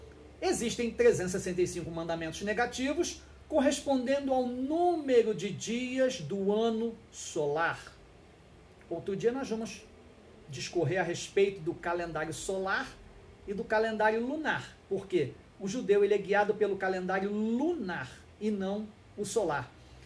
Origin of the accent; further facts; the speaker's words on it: Rio de Janeiro, Brazil; eu sou mineiro do Rio de Janeiro, ai! Sou mineiro do Rio de Janeiro, nascido e criado no Rio.